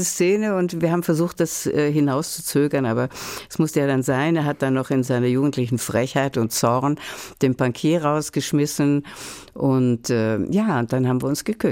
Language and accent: German; Vienna, Austria; Ich komme halt aus Wien, schau.